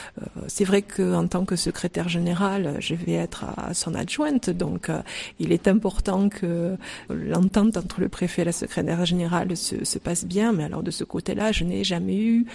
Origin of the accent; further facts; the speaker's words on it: Provence-Alpes-Côte d'Azur, France; moi je suis provençale d'origine, je suis des Bouches-du-Rhône, j'ai encore des attaches là-bas.